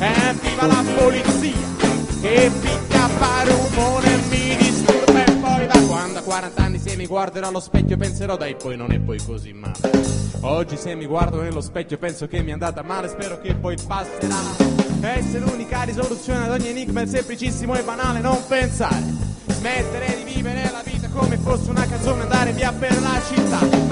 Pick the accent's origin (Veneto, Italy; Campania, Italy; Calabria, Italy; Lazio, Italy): Campania, Italy; Naples; Se non si è capito, noi veniamo da Napoli.